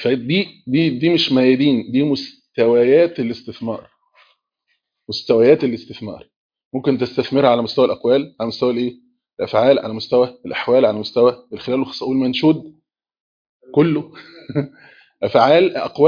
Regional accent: India; Arabic is a second language; اصل انا هندي يعني، ما عليك

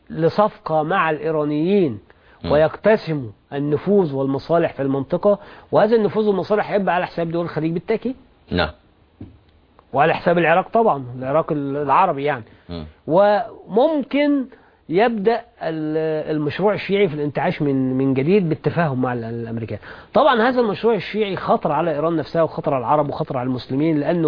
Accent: Egypt; أنا كمصري

